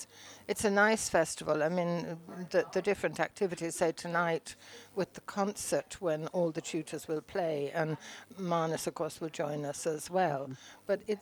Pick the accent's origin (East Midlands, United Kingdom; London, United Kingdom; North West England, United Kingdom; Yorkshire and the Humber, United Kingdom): London, United Kingdom; now in Ireland; Left. I grew up in Chelsea in London.